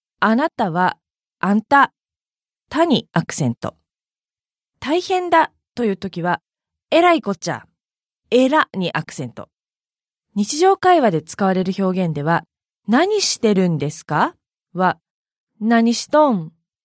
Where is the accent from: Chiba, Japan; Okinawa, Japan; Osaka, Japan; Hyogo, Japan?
Hyogo, Japan; 私は関西地方の兵庫県の出身なのですが